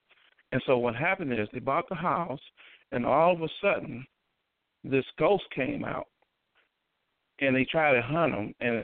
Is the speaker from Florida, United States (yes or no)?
no; Rockford, Illinois, United States; I am a filmmaker from Rockford, Illinois.